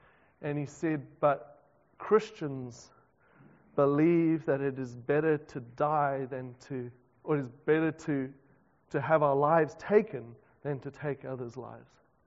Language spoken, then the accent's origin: English; South Africa; now in New Zealand; Now, almost as a migrant, as a South African, almost every person that I meet in New Zealand for the first time will always say some variation of this to me. They'll say, I can tell you're not born here.